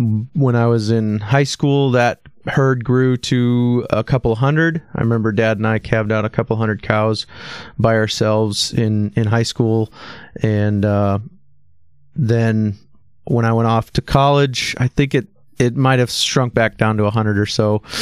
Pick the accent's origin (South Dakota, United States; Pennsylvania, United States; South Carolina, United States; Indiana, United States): South Dakota, United States; Born and raised in Western South Dakota. I don't ever remember a time when we didn't have cows around.